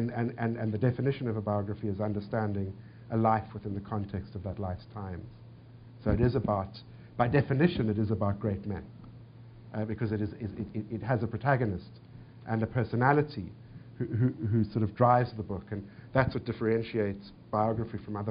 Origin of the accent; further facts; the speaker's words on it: South Africa; that's me as a writer speaking rather than me as a South African speaking.